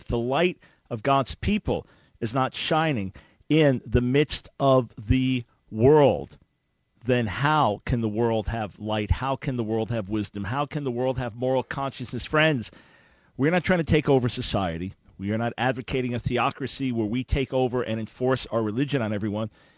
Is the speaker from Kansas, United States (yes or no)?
no; New York, United States; also born or lived in Maryland / Pensacola; now in Charlotte, United States; Look, I'm a New Yorker. Originally from New York, then family and I spent 9 years outside of the D.C. area in Maryland, and then 7 years in Pensacola. But our roots are much more in New York than after that in Maryland.